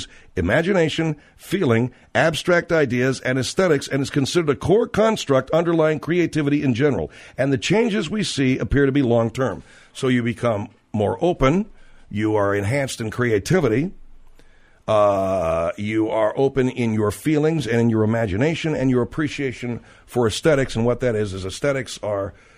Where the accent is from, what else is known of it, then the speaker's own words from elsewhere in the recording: Arcadia, California, United States; I knew a couple of kids I grew up with in Arcadia that were definite casualties of hallucinogenics.